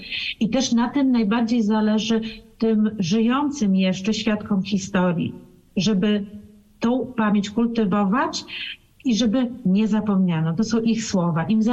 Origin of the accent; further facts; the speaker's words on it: Lublin, Lublin Voivodeship, Poland; no my pochodzimy z Lublina z koleżanką